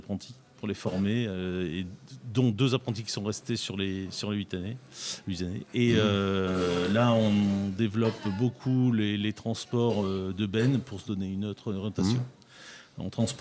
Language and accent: French; northern France, France; moved away; Donc, je viens du nord de la France. J'ai quitté le nord de la France en 99 pour me retrouver dans la Sarthe